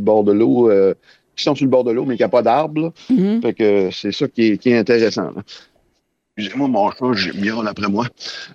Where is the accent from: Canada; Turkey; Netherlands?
Canada; Caraquet, New Brunswick; Moi, je viens de Caraquet, ça va être à droite. C'est ça. C'est le côté de la mer.